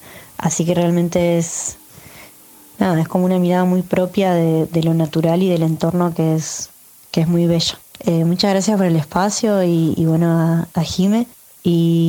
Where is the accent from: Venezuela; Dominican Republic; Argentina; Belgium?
Argentina; Santa Fe; yo soy de Santa Fe, de la ciudad de Santa Fe